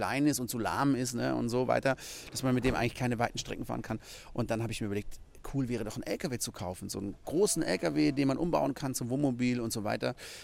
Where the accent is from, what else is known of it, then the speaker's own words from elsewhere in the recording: Baden-Württemberg, Germany; Also wir sind ja im Schwarzwald aufgewachsen